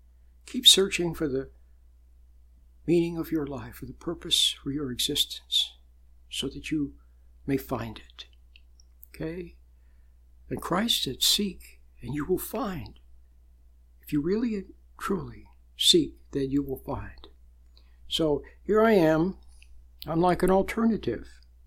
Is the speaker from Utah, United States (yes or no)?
yes; Utah, United States; also born or lived in Wyoming; now in San Francisco, United States; I was born in Wyoming, grew up in Utah, came to San Francisco to go to college and ended up staying for 25 years